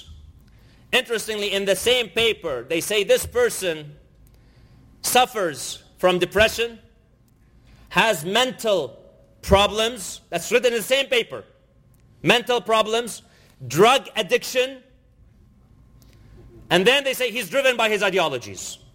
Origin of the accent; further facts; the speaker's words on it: Canada; In fact, I come from Canada.